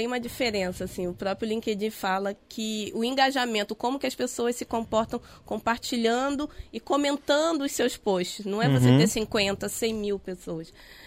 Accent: São Gonçalo, Rio de Janeiro, Brazil; Eu venho do Jardim Catarina. O Jardim Catarina é um bairro de São Gonçalo, município, né? Do nosso querido estado do Rio de Janeiro. E na época, 1982, quando eu nasci, há 36 anos atrás, era considerada a maior favela plana da América Latina.

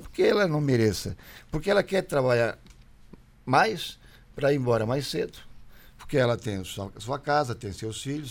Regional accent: Içara, Santa Catarina, Brazil; É a minha terra, eu sou de Içara, uma grande capital do sul do Brasil.

